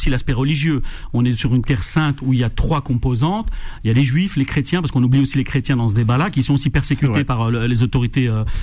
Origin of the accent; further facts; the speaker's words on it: Algeria; now in France; Je suis algérien.